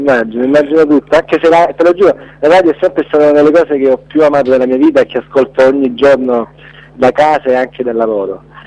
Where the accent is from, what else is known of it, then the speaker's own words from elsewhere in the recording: Lecce, Apulia, Italy; Io poi vengo da Lecce, cioè, pur essendo una cittadina, però sta a 50 km e c'è una certa differenza.